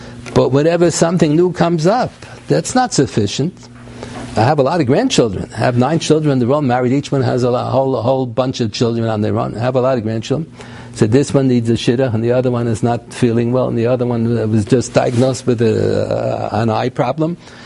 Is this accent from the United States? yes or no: yes; Scranton, Pennsylvania, United States; born there; also born or lived in Philadelphia; Hebrew is not my mother tongue. I was born in America. I was born in Pennsylvania. I was born in Scranton, but I lived in Philadelphia for a while.